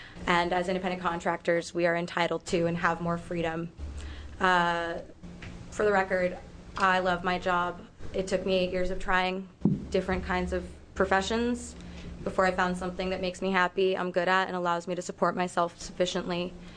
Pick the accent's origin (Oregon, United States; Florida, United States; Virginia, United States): Oregon, United States; Salem; now in Portland, United States; I grew up in Salem, Oregon. I was a member of a lower middle class nuclear family, and my father was a small business owner.